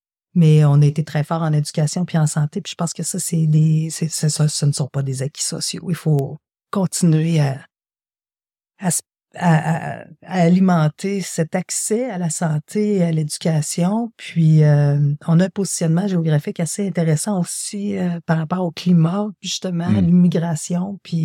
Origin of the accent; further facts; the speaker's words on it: Quebec, Canada; nous, on est des Canadiens, puis on est des Québécois et des Canadiens